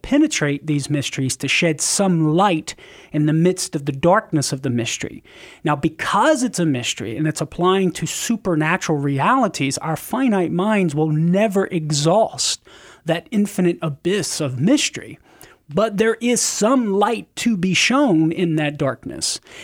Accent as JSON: {"language": "English", "town": "Marietta", "region": "Louisiana", "country": "United States", "tie": "born or raised there", "lives_now": "San Diego, United States", "said": "all of the Catholic churches here in San Diego and in my hometown in Marietta, back in Louisiana."}